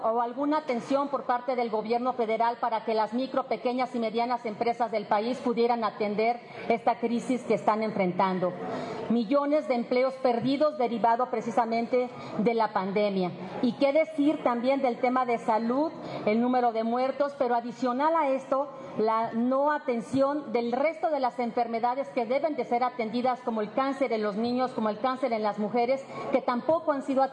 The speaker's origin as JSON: {"language": "Spanish", "country": "Mexico", "said": "Debemos recordar que nosotros como mexicanos hemos tenido experiencias en el pasado"}